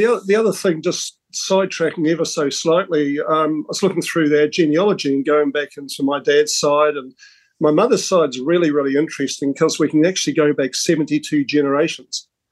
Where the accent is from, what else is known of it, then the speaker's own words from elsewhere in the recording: Invercargill, Southland, New Zealand; Born and bred in Invercargill.